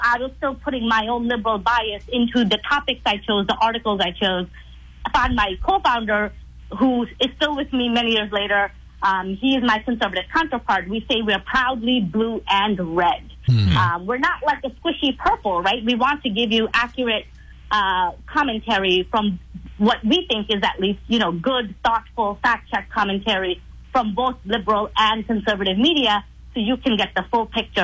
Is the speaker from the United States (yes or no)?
yes; New York City, New York, United States; also born or lived in Bangladesh; I myself, I'm an immigrant from Bangladesh. I grew up in New York City, which obviously is a very progressive, liberal place.